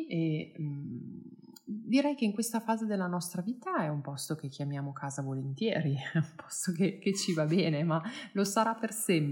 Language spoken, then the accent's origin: Italian; Milan, Lombardy, Italy; per tornare alla mia esperienza di nata e cresciuta a Milano